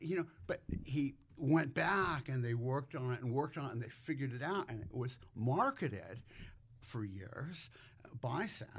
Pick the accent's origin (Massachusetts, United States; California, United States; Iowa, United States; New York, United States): California, United States; Los Angeles; In Los Angeles.